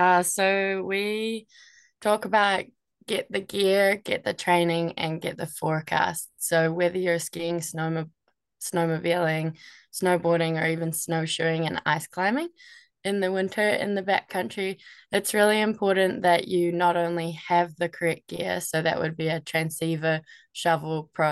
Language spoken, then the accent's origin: English; New Zealand; Obviously from my accent, you can tell that I'm from New Zealand